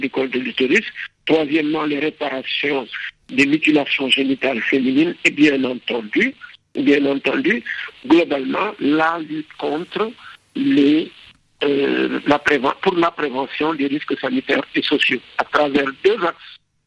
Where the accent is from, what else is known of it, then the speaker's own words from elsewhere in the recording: Tambacounda, Senegal; en 1973, à Tambacounda, dans ma région d'origine